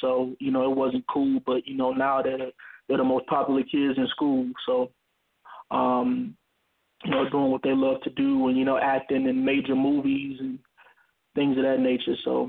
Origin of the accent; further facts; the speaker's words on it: Gary, Indiana, United States; I'm from Gary, Indiana, and, you know, I know what it looks like to, you know, live in poverty.